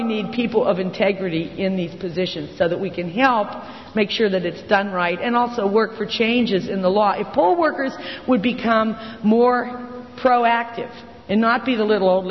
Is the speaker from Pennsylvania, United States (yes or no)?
yes; Pennsylvania, United States; my home state of Pennsylvania just had a law proposed